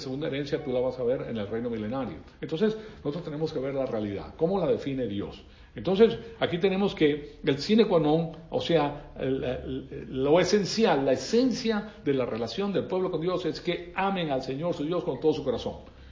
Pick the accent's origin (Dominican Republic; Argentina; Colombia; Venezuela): Venezuela; Yo me crié en Venezuela en un colegio católico que se llama La Salle.